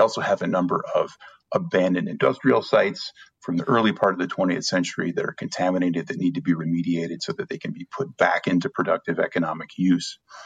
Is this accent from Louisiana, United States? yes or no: no; Ohio, United States; I'm from Ohio originally, and in Southeast Ohio, there's a county, Scioto County, that sits along the Ohio River.